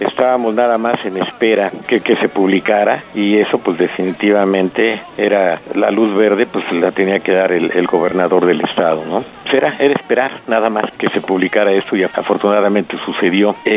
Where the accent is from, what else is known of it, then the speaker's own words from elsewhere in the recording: Mexico; Somos mexicanos, y la verdad que fuera del país a los mexicanos los ven como charros y como galleros.